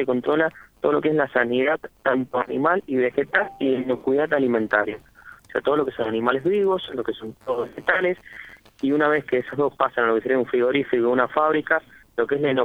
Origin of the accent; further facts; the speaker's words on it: Argentina; me siento como trabajador y como argentino